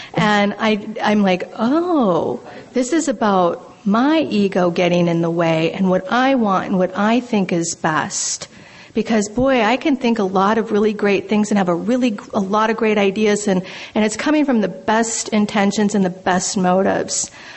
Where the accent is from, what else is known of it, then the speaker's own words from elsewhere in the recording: Minnesota, United States; accent: Minnesota; people knew who I was because of my accent, my Minnesota.